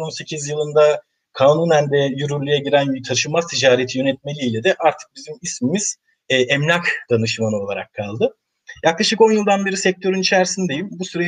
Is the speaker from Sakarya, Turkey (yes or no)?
yes; Sapanca, Sakarya, Turkey; 14 yaşındaki bir çocukken ben Sapancalıyım aslında, Adapazarlı.